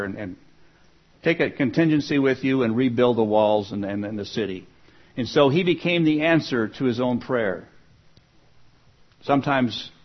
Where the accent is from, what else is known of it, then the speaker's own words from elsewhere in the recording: Spokane, Washington, United States; I was pretty much born and raised in Spokane all my life